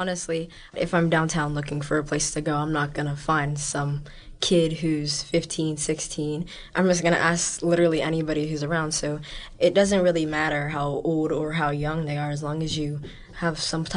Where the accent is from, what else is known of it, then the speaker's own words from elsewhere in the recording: Coraopolis, Pennsylvania, United States; I'm going into the eighth grade, and I'm from Croyopolis, PA.